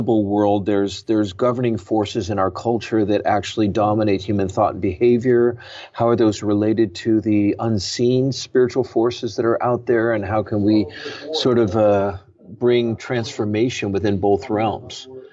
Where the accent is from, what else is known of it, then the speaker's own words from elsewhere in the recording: San Francisco, California, United States; I was part of a church planting team into San Francisco. And that was my hometown. I was raised in the city. My parents were hippies. And so I was raised in the counterculture.